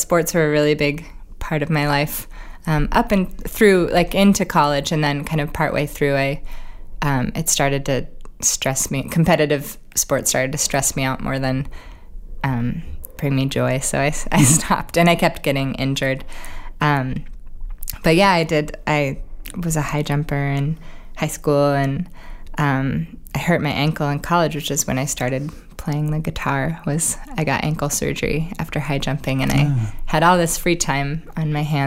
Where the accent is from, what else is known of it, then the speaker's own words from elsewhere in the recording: Oregon, United States; I mean, Oregon, really, growing up in Oregon, we only had one professional sports team, which was the Trailblazers.